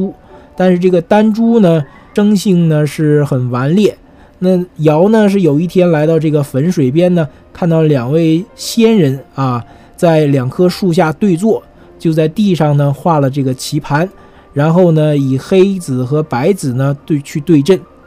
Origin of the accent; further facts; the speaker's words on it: China; 那么这是我们中国人在古老文化中对围棋的认识。